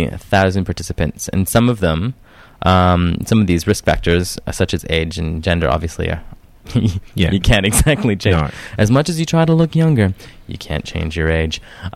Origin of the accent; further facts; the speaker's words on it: Montreal, Quebec, Canada; held in my hometown of Montreal, Canada